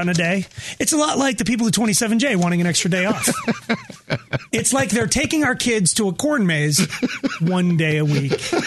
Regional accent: Longmont, Colorado, United States; Like, I grew up in Longmont, a long, far way away

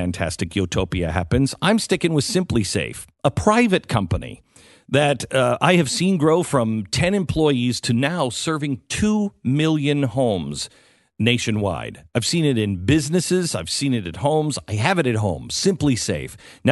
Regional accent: Seattle, Washington, United States; now in Texas, United States; I lived in Seattle. I grew up in Seattle. I've never had this much problem with water in my life.

